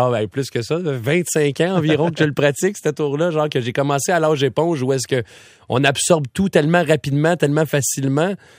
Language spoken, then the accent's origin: French; Mercier, Quebec, Canada; Moi, je suis de Mercier, à côté de Châteauguay.